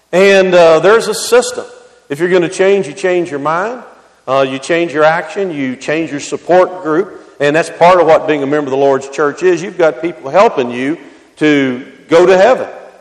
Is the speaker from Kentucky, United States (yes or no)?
yes; Louisville, Kentucky, United States; I grew up in Louisville, Kentucky, and there were quite a bit of prejudice that went on in a whole lot of different directions.